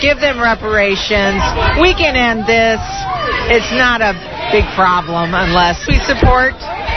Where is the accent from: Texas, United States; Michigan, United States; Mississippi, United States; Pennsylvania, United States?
Texas, United States; Houston; I'm from Northwest Houston.